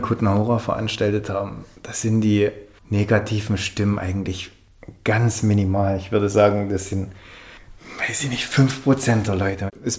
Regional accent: Saxony, Germany; wie es wäre, das in Sachsen zu machen, weiß ich nicht, in einer Kleinstadt wie Zschopau oder Marienberg, wo ich herkomme.

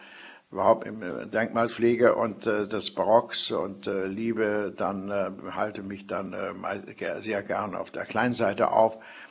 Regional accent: Hamburg, Germany; So habe ich praktisch die Luft des Ostens mit der Muttermilch auch eingesogen, obwohl ich mich voll als Hamburger fühle. Aber es war doch eine große Bereicherung und die Familie sprach eben auch Russisch.

